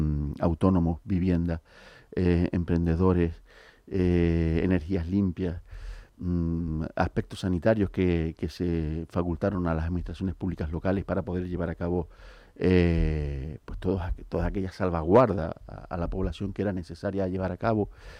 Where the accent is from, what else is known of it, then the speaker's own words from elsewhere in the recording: Puerto del Rosario, Canary Islands, Spain; Un placer ser un alcalde de mi pueblo, ¿no? De Puerto del Rosario.